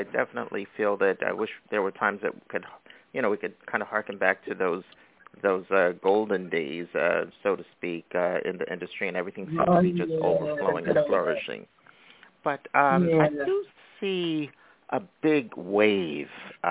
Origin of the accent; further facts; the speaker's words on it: Philadelphia, Pennsylvania, United States; now in Brooklyn, United States; everybody knows I'm based out of Brooklyn, New York, even though I'm from Philly. So shout out to all my Philly family members